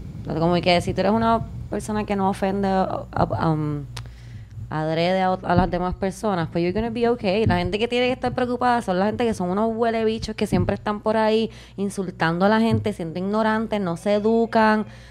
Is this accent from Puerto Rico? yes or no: yes; Bayamón, Puerto Rico; Yo soy de Bayamón.